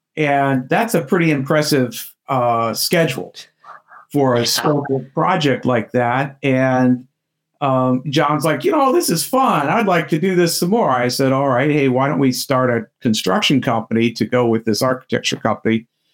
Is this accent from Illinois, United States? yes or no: yes; Chicago, Illinois, United States; I grew up in Chicago, or in the northern suburbs, and that's how I got to be an architect.